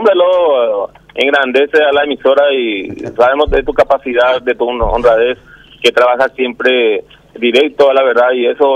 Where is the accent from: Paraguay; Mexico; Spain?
Paraguay; somos paraguayos